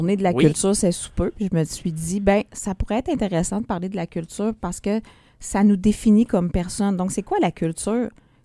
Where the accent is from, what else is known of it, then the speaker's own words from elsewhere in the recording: Quebec, Canada; moi, je suis une fille du Lac-Saint-Jean, fait que j'ai l'accent, j'ai les expressions.